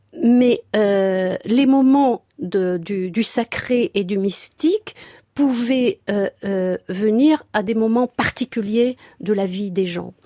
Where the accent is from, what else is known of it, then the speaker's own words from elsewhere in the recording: Batna, Batna Province, Algeria; born there; je suis allée voir l'endroit où je suis née il y a quelque temps, lors d'un de mes passages dans ma ville natale, qui est Batna